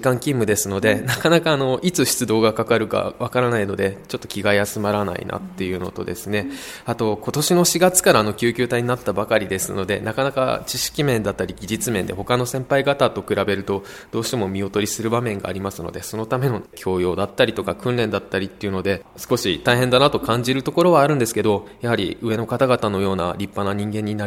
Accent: Fujisawa, Kanagawa, Japan; 私自身藤沢で育った人間ですので

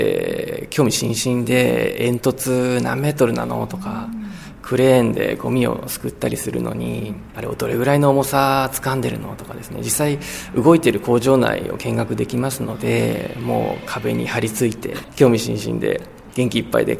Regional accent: Fujisawa, Kanagawa, Japan; 自分の生まれ育った藤沢でやれたら

